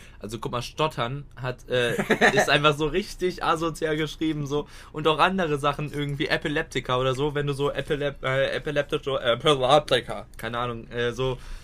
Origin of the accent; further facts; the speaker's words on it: Germany; Vermutlich auch, weil ich natürlich Deutscher bin, aber...